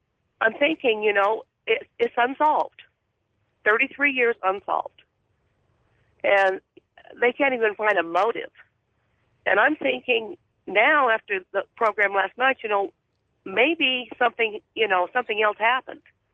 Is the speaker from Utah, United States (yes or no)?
yes; Vernal, Utah, United States; also born or lived in Roosevelt; now in Springfield, United States; I was born in Roosevelt, Utah, 53 years ago, and was raised in Vernal.